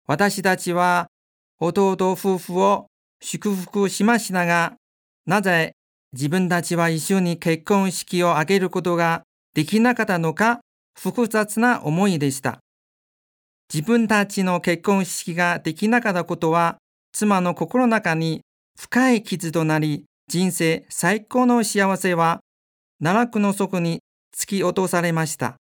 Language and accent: Japanese; China; Japanese is a second language; also born or lived in Beijing; 私は中国で生まれ育ち、北京で学生生活をしていましたが、